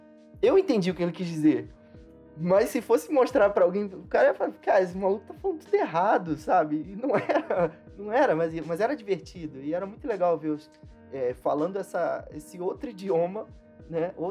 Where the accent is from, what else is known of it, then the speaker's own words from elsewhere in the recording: Rio de Janeiro, Brazil; Rio é pequeno, né? Assim, comparado a São Paulo, o Rio não é nada. A gente tem uma diversidade do nosso sotaque que até quem mora na mesma cidade fica abismado.